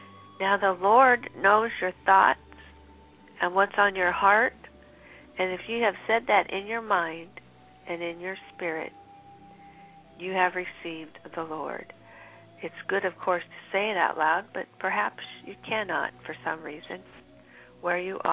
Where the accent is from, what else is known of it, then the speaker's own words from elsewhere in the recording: California, United States; when I grew up here in California, hardly anybody was rich.